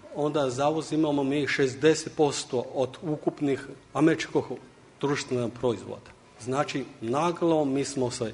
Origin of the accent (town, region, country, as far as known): China; Serbian is a second language